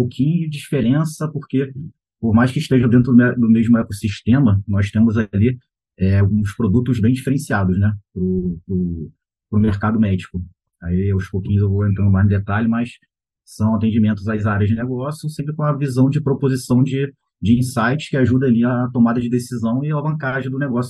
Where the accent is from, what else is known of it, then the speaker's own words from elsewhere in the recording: Rio de Janeiro, Brazil; sou carioca, 43 anos, casado, uma filhinha de 6 anos